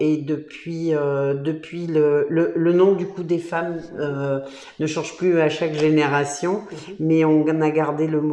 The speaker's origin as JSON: {"language": "French", "town": "Limoux", "region": "Occitanie", "country": "France", "tie": "born or raised there", "also_born_or_lived": "Paris", "said": "Je suis née à Limoux, j'ai vécu, j'ai fait mes études primaires et secondaires à Limoux."}